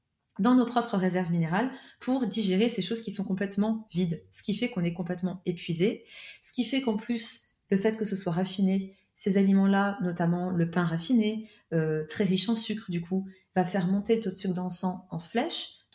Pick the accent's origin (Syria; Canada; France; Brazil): France; also born or lived in Switzerland; j'ai fait mes études en Suisse. J'ai eu deux cabinets, un à Lausanne, un à Genève, même si je suis française à la base.